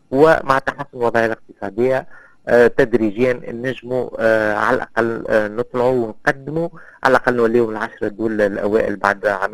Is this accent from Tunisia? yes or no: yes; Tunisia; عندنا في تونس